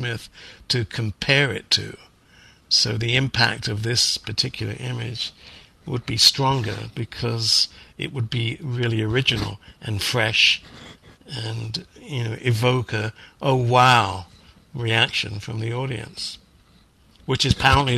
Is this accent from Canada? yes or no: no; London, United Kingdom; born there; accent: Cockney; I was born, you know, in as a Cockney in the East End of London.